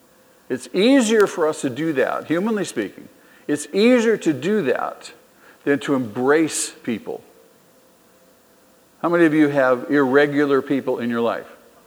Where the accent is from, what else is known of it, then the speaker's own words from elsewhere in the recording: Manhattan Beach, California, United States; And I grew up here in Manhattan Beach. I've lived here all my life with the exception of a few years here and there.